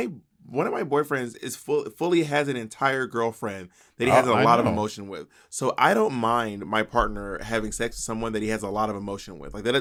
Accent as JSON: {"language": "English", "region": "Alabama", "country": "United States", "said": "And I'm the one from Alabama."}